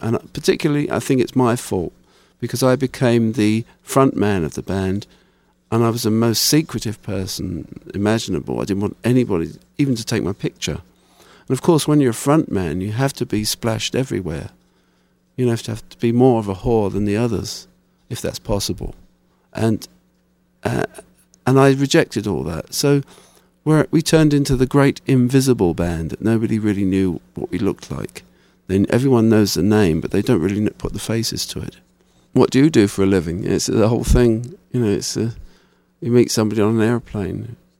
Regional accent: United Kingdom; I guess we're British, part of the British invasion and all

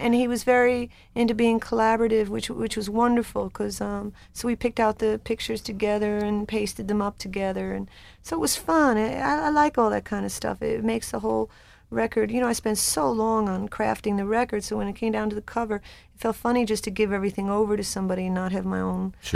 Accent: New York, United States; Well, the thing is, first of all, I'm from New York. I lived in New York for 14 years, and a lot of my friends were New York studio musicians that I just grew up

